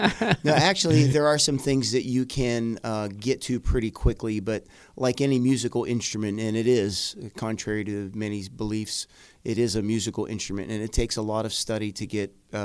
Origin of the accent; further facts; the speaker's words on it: Barton, Ohio, United States; now in Western Pennsylvania, United States; I grew up just down the river from here in Ohio in Belmont County, a little town by the name of Barton, Ohio. Right across the river from Wheeling, West Virginia. Moved here to Western Pennsylvania in the mid-'80s, probably 85.